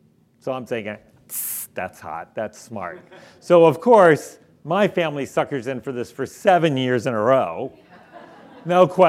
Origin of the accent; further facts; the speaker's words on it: Missouri, United States; So I'm from Missouri originally, and we used to go to this place in the Lake of the Ozarks